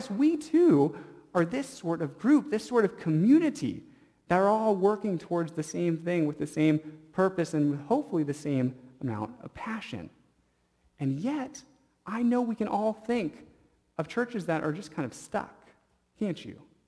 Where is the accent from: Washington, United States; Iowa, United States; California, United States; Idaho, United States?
Washington, United States; Seattle; I grew up in Seattle, and so from a young child, I was rooting on for the Seahawks.